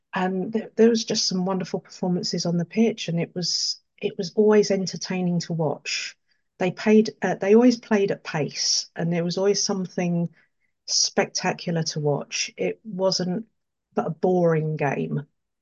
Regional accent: Wimbledon, London, United Kingdom; I grew up around Wimbledon and used to catch the bus up to Plough Lane and go and watch Wimbledon at the time the Crazy Gang played

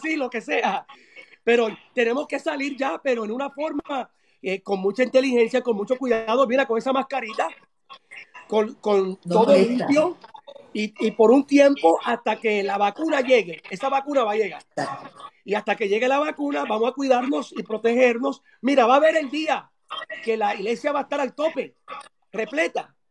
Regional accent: Puerto Rico; somos latinos, somos puertorriqueños, somos gente de abrazo, de cariño, de expresión.

